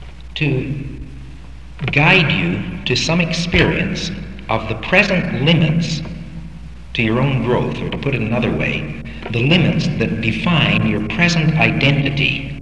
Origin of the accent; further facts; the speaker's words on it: Canada; I grew up in Canada in the Depression as a Canadian and as a Jew